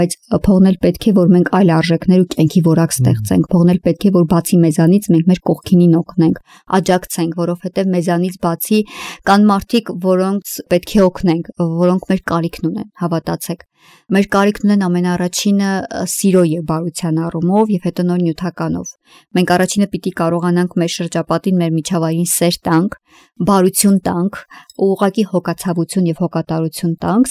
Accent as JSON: {"language": "Armenian", "region": "Shirak", "country": "Armenia", "said": "անչափ գնահատում եմ Շիրակի մարզը, որտեղ շիրակցի եմ բնականաբար"}